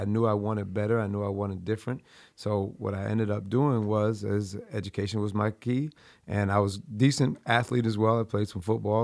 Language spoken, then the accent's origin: English; Rochester, New York, United States; So I am from Rochester, New York, and I'm from Rochester. I'm from the east side of Rochester, New York, from Hudson to Joseph Avenue.